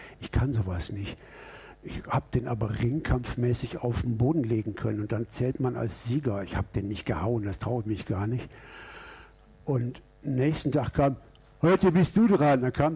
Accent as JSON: {"language": "German", "town": "Duisburg", "region": "North Rhine-Westphalia", "country": "Germany", "tie": "born or raised there", "said": "Ich kam als 14-Jähriger in Duisburg, wo ich groß geworden bin, zurück"}